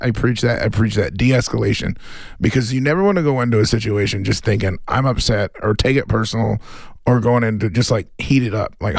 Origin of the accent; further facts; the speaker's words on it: Texas, United States; Growing up in Texas, you know, I lived in honky tonks.